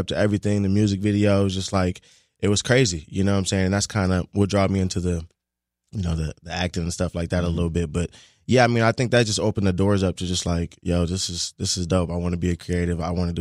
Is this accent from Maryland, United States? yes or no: no; California, United States; California, right next to Long Beach. Just being a kid, you know.